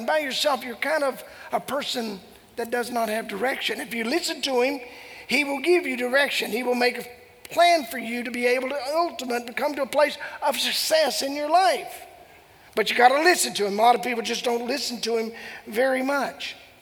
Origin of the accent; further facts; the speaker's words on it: Texarkana, Arkansas, United States; But I was raised in Texarkana, Arkansas. It's Texarkana, Texas, Texarkana, Arkansas. And I was raised in the Arkansas side